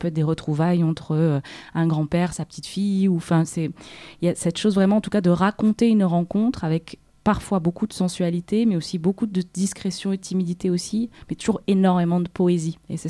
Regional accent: France; ce qui était assez dingue pour moi en tant que Française

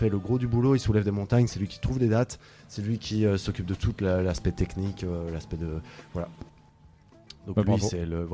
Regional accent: Brignoles, Provence-Alpes-Côte d'Azur, France; Nous on vient de la campagne, on vient de Brignoles dans le Var, un endroit qui est un ancien un truc minier qui a vraiment pas d'importance, personne connaît

